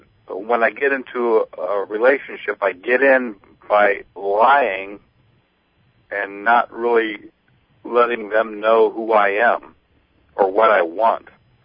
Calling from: Ohio, United States

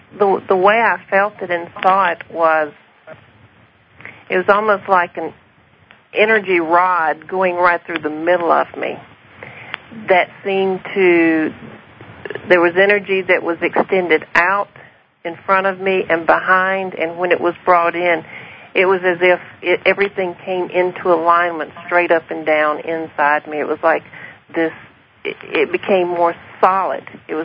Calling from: Georgia, United States

